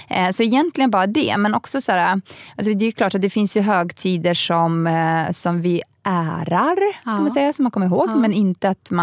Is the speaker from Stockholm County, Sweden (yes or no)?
yes; Stockholm County, Sweden; Brukade åka ut till Hågelbyparken, som är i närheten av där jag växte upp faktiskt